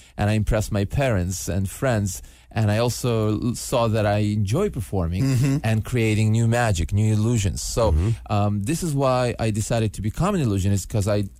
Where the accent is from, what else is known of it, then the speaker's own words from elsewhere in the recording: Israel; also born or lived in Belarus; now in Vancouver, Canada; It's called Belarus, and I grew up in Israel.